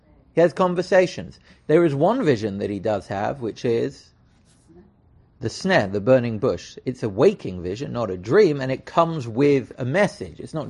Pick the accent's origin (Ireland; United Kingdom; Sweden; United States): United Kingdom; So as a Brit, the changing of the guard is very important.